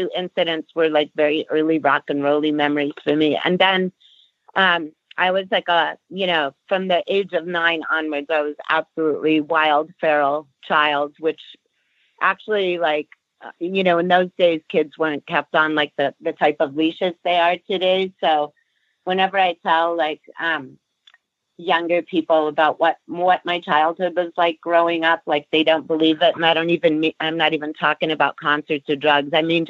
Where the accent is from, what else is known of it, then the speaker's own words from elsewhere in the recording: New York, United States; also born or lived in Connecticut; No, I was born in New York City, and I lived in upstate New York in in the days when our phone numbers were party lines and only had 4 digits. Then I moved to Connecticut, also a small town